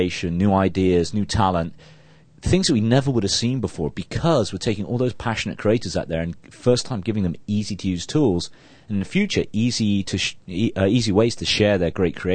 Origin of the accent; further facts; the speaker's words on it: England, United Kingdom; now in United States; I got married to my wife in America, even though we're both English.